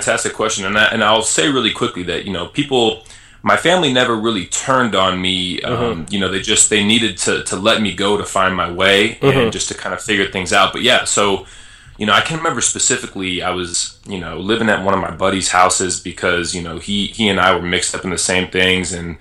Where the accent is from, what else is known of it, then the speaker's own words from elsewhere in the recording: Las Vegas, Nevada, United States; I grew up in Las Vegas, so you can only imagine the stories that I might have.